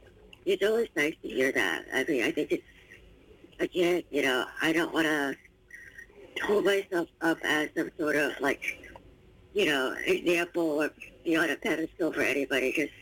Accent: Midwest, United States; especially as a young child, you know, growing up disabled in the middle of the Midwest and being, you know, being Asian American and disabled and a girl.

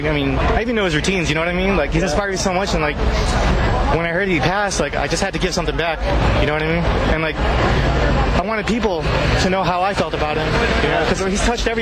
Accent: San Diego, California, United States; I came from Mira Mesa, down in San Diego.

